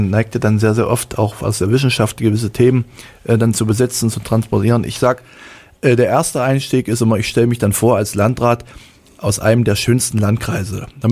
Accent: Saxony-Anhalt, Germany; wir kommen aus dem Salzlandkreis

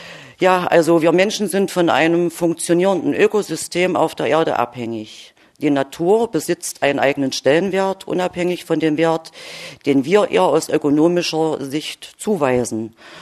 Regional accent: Lutherstadt Eisleben, Saxony-Anhalt, Germany; Ich komme aus Lutherstadt-Eisleben, bin 51 Jahre alt

